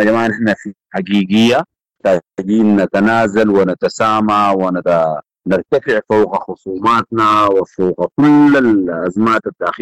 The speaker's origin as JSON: {"language": "Arabic", "country": "Sudan", "said": "وانه كلنا كسودانيين عارفين مدى اهميه الاتصالات"}